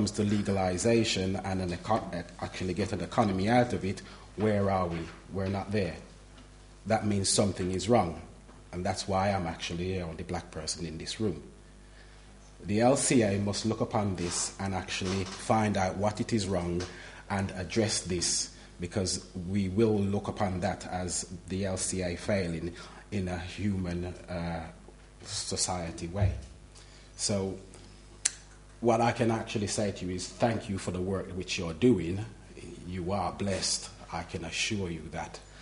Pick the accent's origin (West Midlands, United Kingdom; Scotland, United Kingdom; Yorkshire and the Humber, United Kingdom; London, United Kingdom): West Midlands, United Kingdom; Birmingham; I'm from Birmingham.